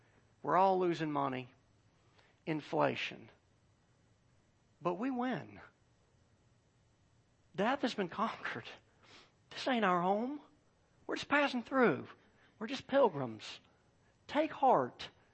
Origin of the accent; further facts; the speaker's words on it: United States; Because I'm an American, and I expect to get to where I'm going efficiently.